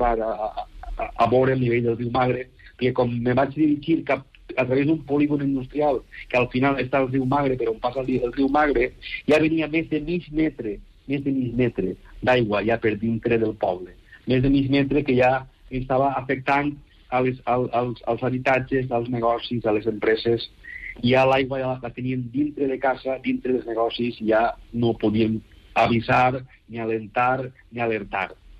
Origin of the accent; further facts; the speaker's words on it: L'Alcúdia, Valencian Community, Spain; del meu poble, de l'Alcúdia.